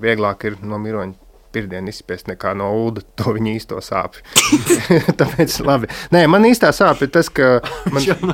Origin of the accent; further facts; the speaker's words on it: Sigulda, Sigulda Municipality, Latvia; es kā siguldietis